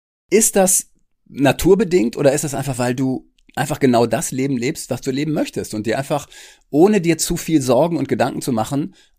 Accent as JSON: {"language": "German", "region": "North Rhine-Westphalia", "country": "Germany", "said": "ich bin ja aus Ostwestfalen, ne?"}